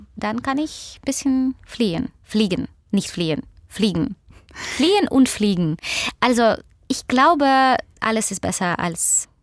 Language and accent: German; Odesa, Odesa Oblast, Ukraine; first language ru; German is a second language; moved away; Und ich habe viel auf Ukrainisch gelesen, aber in Odessa vor meiner Migration war es nicht so üblich, leider.